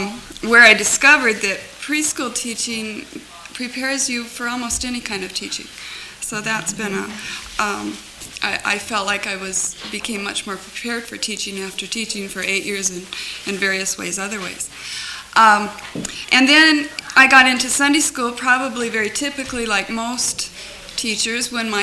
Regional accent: Moorpark, California, United States; I am from Moore Park, California.

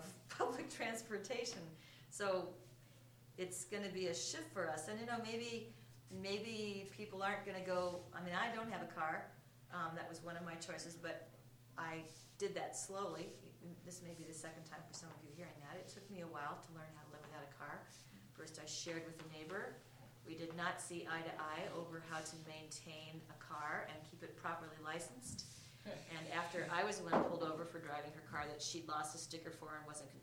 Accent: Sacramento, California, United States; now in Chicago, United States; I grew up in Sacramento

